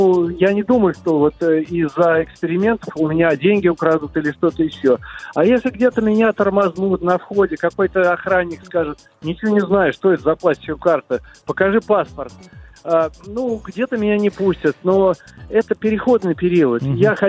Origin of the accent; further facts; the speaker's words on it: Moscow, Russia; Видите, мы с вами, москвичи, дрессированные.